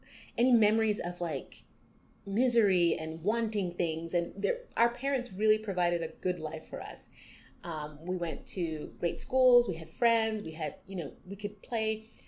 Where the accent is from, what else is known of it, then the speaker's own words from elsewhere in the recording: Montreal, Quebec, Canada; I grew up in Montreal, Canada. It was my parents who were from Barbados. So I grew up in a Caribbean Canadian household.